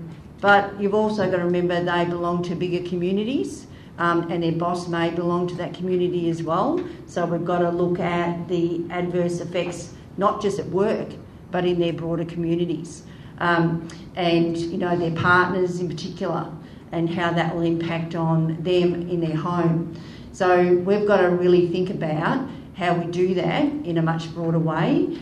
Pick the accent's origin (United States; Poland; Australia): Australia; Geelong, Victoria; So, for instance, I'm from Geelong